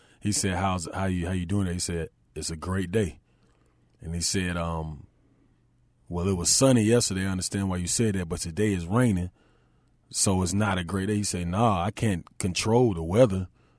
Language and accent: English; Charlotte, North Carolina, United States; I'm from West Boulevard. I'm from West Charlotte, born and raised.